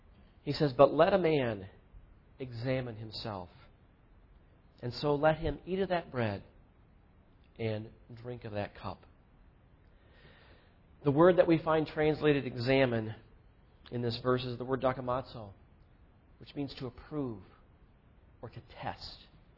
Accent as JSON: {"language": "English", "region": "Indiana", "country": "United States", "tie": "born or raised there", "lives_now": "Chicago, United States", "said": "My wife and I we grew up in small town Indiana, and my hometown was like 4,000 people."}